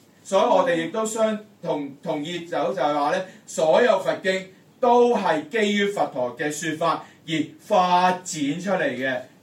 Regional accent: China; 就是我們中國人最常用的

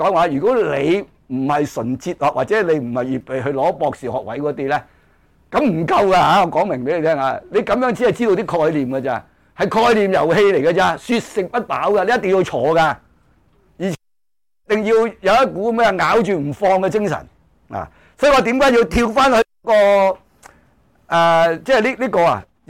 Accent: China; 咁我哋中國人真正明白波野思想咧，應該係羅襲入關之後嘅事

